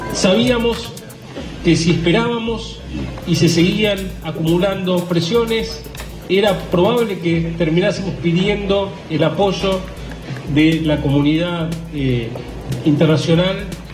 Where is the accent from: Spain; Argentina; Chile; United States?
Argentina; Tenemos que entender que la solución a nuestros problemas como argentinos depende de los argentinos